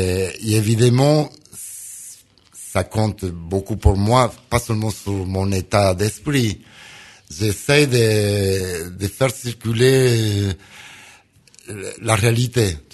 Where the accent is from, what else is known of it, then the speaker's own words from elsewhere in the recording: Argentina; French is a second language; Même si je viens de Sud-Amérique, je suis blanc. Mais j'ai des racines italiennes, espagnoles.